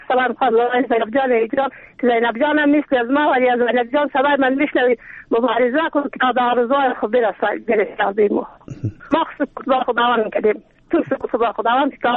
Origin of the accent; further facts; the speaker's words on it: Afghanistan; ما زن افغانیم